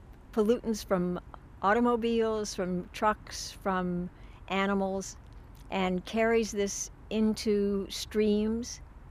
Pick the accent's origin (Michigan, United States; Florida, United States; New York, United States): Florida, United States; I grew up in Central Florida. When I lived there, it was rural.